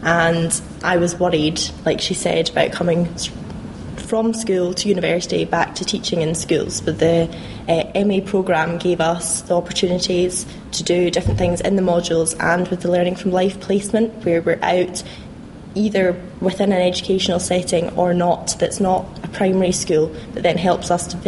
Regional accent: Glasgow, Scotland, United Kingdom; I'm actually from Glasgow originally

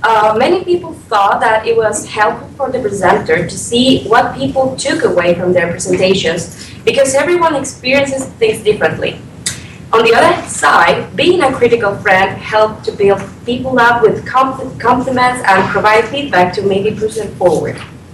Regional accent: Chile; I'm from Chile.

